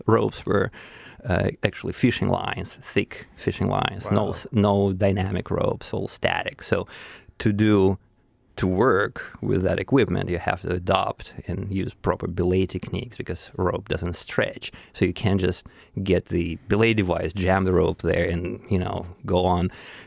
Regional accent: Saint Petersburg, Russia; English is a second language; Well, I grew up in St. Petersburg. It's the second largest city in Russia.

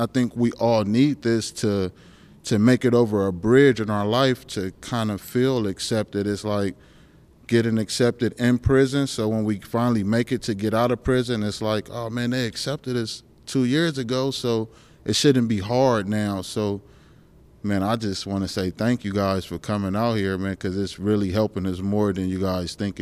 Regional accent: Compton, California, United States; now in Alaska, United States; Then it's a little more resources here in Alaska, but I'm from Compton.

